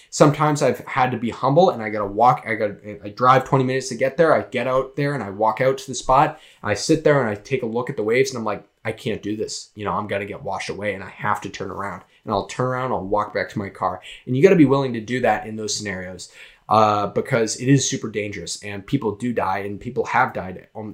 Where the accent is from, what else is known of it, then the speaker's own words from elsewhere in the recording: Massachusetts, United States; accent: Massachusetts; And whoo, that's my Massachusetts accent came out there.